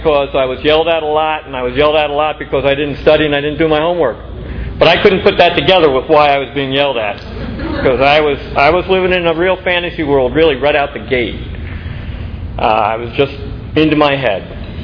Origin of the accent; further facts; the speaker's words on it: New York, United States; I grew up in New York State, in the Hudson Valley, about 50 miles north of New York City. And it was a very small, Peyton Place kind of town.